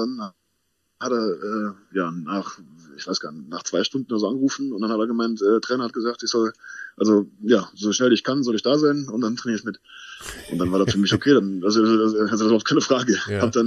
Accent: Wittlich, Rhineland-Palatinate, Germany; in Wittlich und halt mit Umgebung drumherum, mit Tante, Oma, Großeltern, wie auch immer. War wie gesagt zu Hause

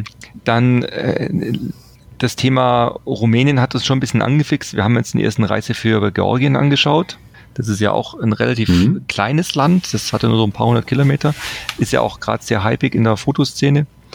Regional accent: Baden-Württemberg, Germany; Ich bin ja auch kein Bayer, ich bin ja Württemberger und hier nur im Berufsexil sozusagen.

